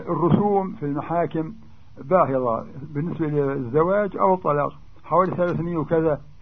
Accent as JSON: {"language": "Arabic", "country": "Palestine"}